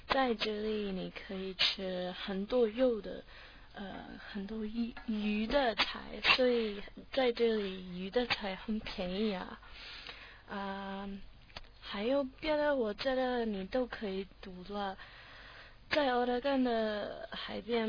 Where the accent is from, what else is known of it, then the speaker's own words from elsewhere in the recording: United States; Chinese is a second language; 但是我们美国人不学习别的外语啊